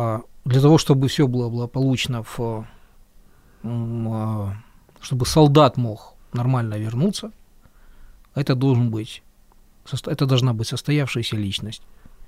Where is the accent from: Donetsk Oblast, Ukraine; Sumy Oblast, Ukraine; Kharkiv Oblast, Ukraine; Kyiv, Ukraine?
Kyiv, Ukraine; Поэтому я киевлянин, и я ушел для того, чтобы это все сдержать как можно дальше от своего дома.